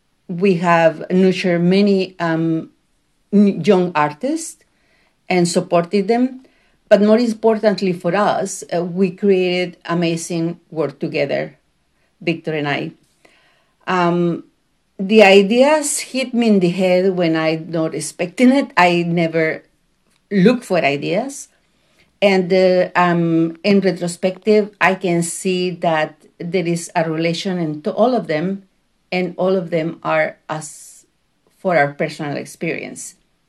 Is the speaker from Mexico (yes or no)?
yes; Mexico; also born or lived in Spain; now in Canada; my growing up in Mexico, and my move to Spain and my move to Canada, and how I became a Mexican flamenco dancer living in Canada.